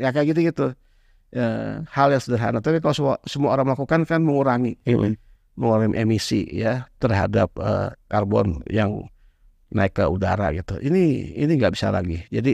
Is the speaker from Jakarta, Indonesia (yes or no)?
yes; Jakarta, Indonesia; Saya menikmati betul masa kecil saya berenang di Banjir Kanal Barat, ya di Tanah Abang